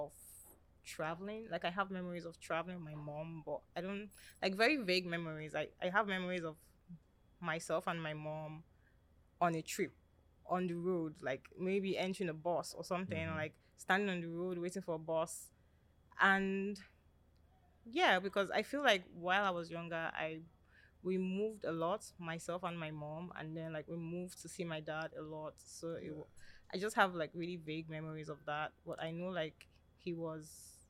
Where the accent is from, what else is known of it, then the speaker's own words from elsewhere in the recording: Auchi, Edo, Nigeria; you know, I was born in Edo State. I'm from Edo State, Nigeria, and I was basically third of three children. So my dad used to be in the army, and yes, yeah, so I was born in Auchi while he was still in service there.